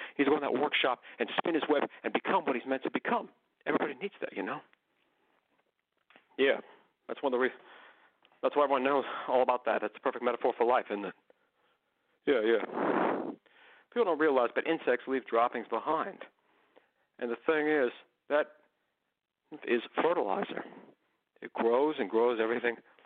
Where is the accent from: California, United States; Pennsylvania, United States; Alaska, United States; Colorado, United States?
California, United States; McKinleyville; I've been all over, but like everybody, every other person, I got pride from my hometown.